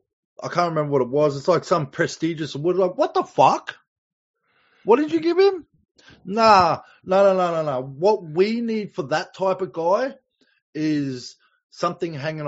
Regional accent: Queensland, Australia; But I'm from Queensland. I'm from Queensland.

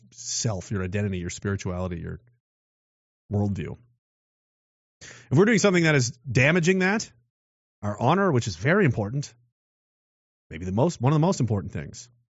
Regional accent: Canada; I'm a Canadian. I'm a proud Canadian. I like being Canadian.

